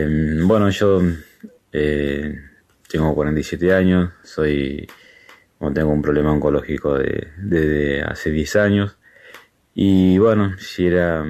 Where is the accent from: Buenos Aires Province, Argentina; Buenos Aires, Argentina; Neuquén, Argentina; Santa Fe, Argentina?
Santa Fe, Argentina; yo soy de Santa Fe.